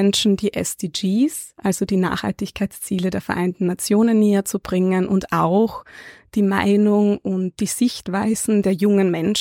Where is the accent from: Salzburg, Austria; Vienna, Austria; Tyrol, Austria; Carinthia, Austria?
Carinthia, Austria; Gmünd; Ich bin in Kärnten aufgewachsen, hatte eine wunderbare Kindheit im schönen Gmünd, also wirklich am Landland. Bin in einer total liberalen Familie aufgewachsen, mit einem Bruder, mit ganz vielen Cousinen und Cousins